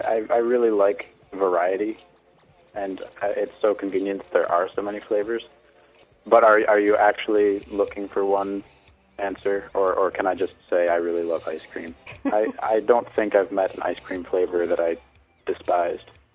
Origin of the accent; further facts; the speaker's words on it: Michigan, United States; we're from Michigan.